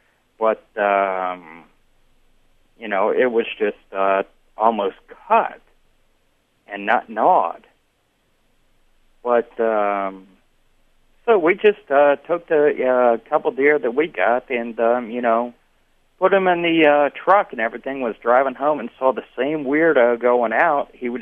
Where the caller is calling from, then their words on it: Rhode Island, United States; from Rhode Island again.